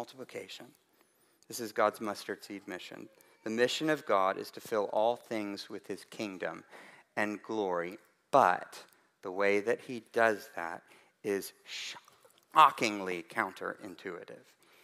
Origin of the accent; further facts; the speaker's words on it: Chattanooga, Tennessee, United States; I grew up in Chattanooga.